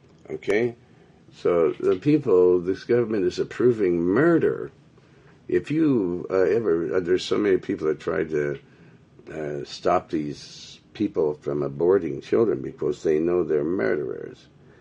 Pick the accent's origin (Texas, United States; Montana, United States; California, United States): Montana, United States; And I come from the Great Northwest up in Montana.